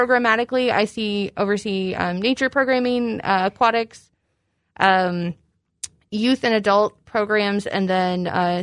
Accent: Galesburg, Illinois, United States; Grew up here, graduated from Galesburg High School.

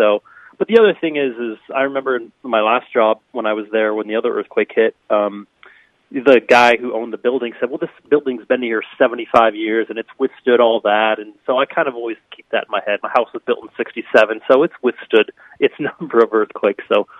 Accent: Galesburg, Illinois, United States; now in Los Angeles, United States; And what's funny is I'm from the Midwest. I was born and raised in Galesburg.

